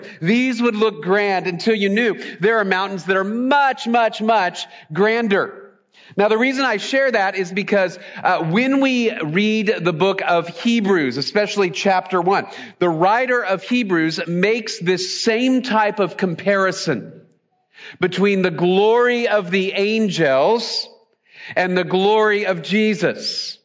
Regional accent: Dallas, Texas, United States; They were the first mountains that I ever really experienced because, again, I grew up in Dallas. There's not any mountains in the Dallas area.

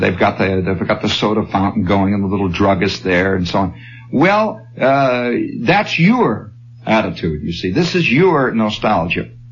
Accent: Chicago, Illinois, United States; I'm not from a little town. I'm from South Chicago is what it is, really. And Chicago is certainly not LaPorte, Indiana.

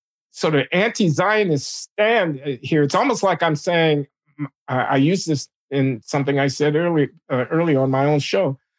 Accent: United States; I'm an American, and it's not necessary for me to help you do it.

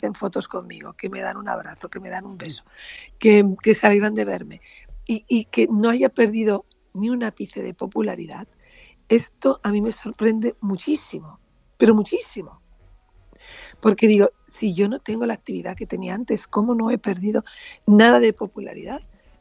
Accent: Barcelona, Catalonia, Spain; born there; yo me siento mallorquina sin haber nacido en Mallorca, yo estoy nacida en Barcelona.

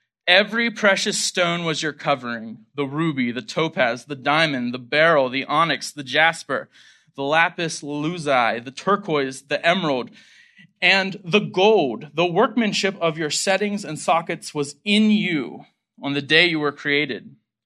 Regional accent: Pennsylvania, United States; I remember as a high schooler growing up in Pennsylvania

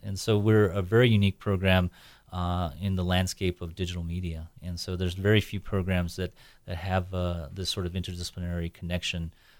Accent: Silver City, New Mexico, United States; I actually grew up in New Mexico. I grew up in Silver City, and I started in architecture.

